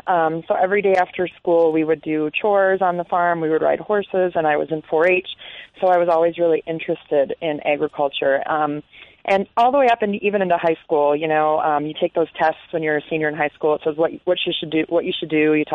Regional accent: Wisconsin, United States; I grew up in Wisconsin, actually.

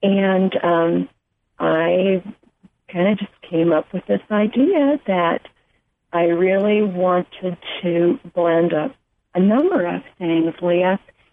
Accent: Ohio, United States; also born or lived in Florida; now in Asheville, United States; I'm originally from Ohio. I'm a Buckeye.

